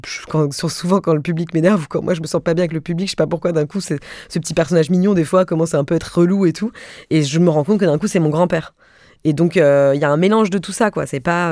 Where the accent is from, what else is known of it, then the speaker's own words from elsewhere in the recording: Mulhouse, Grand Est, France; Moi je viens de Mulhouse et franchement il y a 10 ans je parlais comme ça